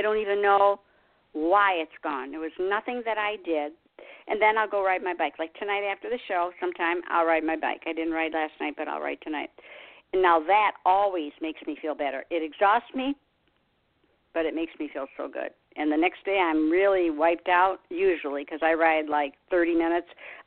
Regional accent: Detroit, Michigan, United States; I love her because I was from Detroit, and she's in Detroit

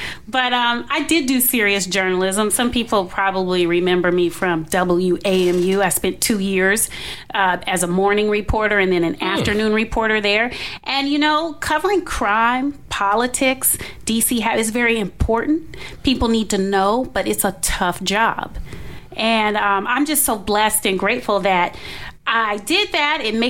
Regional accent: Los Angeles, California, United States; That's right. Born and raised in Los Angeles.

